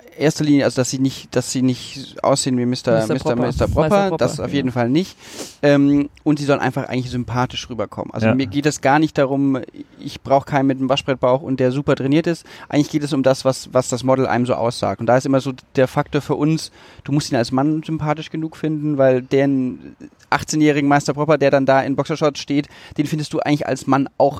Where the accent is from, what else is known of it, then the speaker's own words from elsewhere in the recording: Baden-Württemberg, Germany; now in Cologne, Germany; ich komme aus Baden-Württemberg, da ist das leider alles ein bisschen anders. Es ist deutlich spießiger und geht deutlich konservativer zu